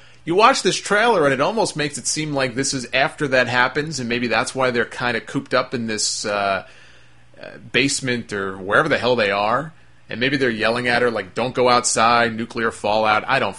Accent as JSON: {"language": "English", "region": "New York", "country": "United States", "said": "And maybe because I'm from New York and it was set in New York, I don't know what it was."}